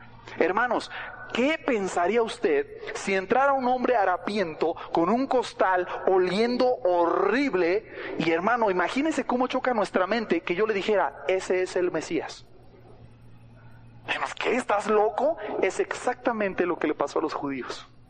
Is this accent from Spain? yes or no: no; Mexico; Somos buenos mexicanos, ¿no, hermanos?